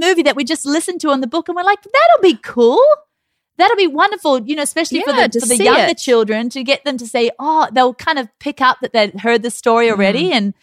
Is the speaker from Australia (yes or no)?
yes; Australia; Like I grew up in Australia, but it wasn't like this